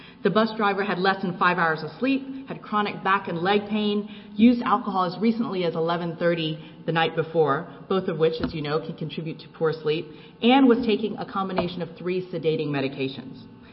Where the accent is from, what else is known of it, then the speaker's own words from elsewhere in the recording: Texas, United States; And here's a crash in Texas, my home state, which fortunately had no fatalities